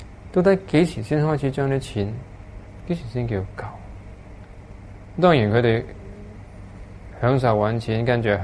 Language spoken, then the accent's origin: Cantonese; China; 咁当然我哋中国人咧，就啲钱咧就揽住到死嗰阵时候咧